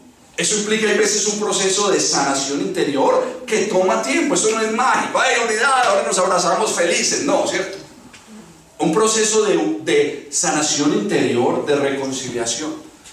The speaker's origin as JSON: {"language": "Spanish", "region": "Antioquia", "country": "Colombia", "said": "ustedes saben que yo soy exagerado, yo soy paisa, ¿cierto?"}